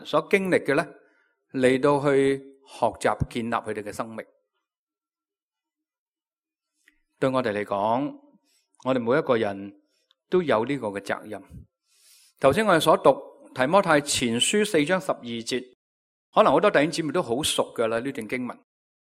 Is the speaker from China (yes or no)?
yes; China; 我哋中国人好体会嘅，